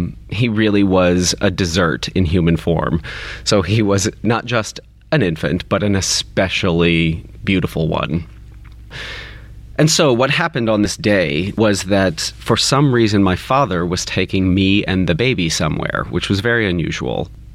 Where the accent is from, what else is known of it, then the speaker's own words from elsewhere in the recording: Kentucky, United States; I grew up in Kentucky. My dad is a Kentuckian.